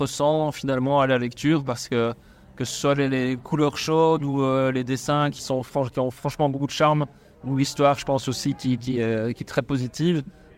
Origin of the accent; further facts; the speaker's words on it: Brussels, Belgium; Moi, je suis bruxellois.